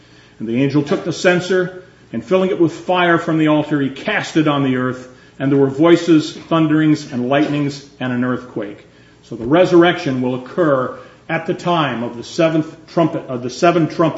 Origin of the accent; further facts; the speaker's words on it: Greenock, Scotland, United Kingdom; born there; I was born in Scotland. We lived in Scotland.